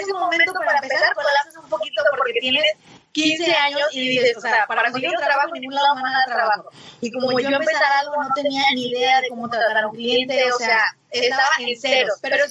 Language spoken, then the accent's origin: Spanish; Tampico, Tamaulipas, Mexico; Es estudiante todavía, porque todavía estudio, tengo 20 años apenas, wow. Pues soy de Tampico, Tamaulipas, emprendedora, muy movida, energética.